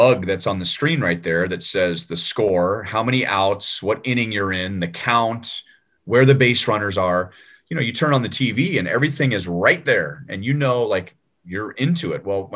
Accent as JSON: {"language": "English", "town": "Los Angeles", "region": "California", "country": "United States", "tie": "born or raised there", "said": "I grew up in Los Angeles in the heyday of the Lakers"}